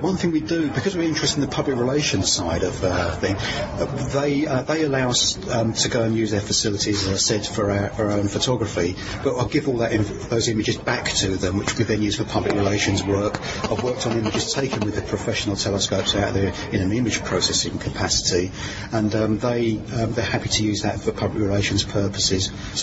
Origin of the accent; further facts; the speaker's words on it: England, United Kingdom; Needless to say, I'm English, so I've always, you know, I was born and sort of lived in England all my life.